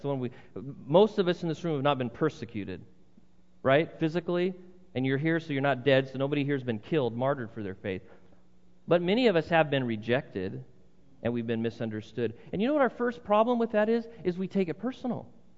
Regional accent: United States; maybe particularly as a part of the Western culture or as an American

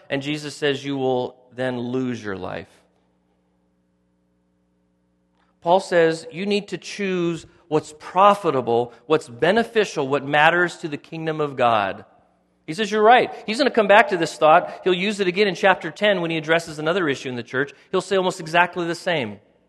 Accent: United States; I have freedom as an American, don't I?

